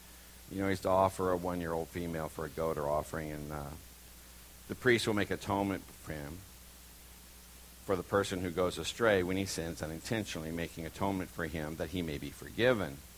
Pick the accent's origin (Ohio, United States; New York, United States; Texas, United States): Texas, United States; It's spelled chata, but I'm from Texas.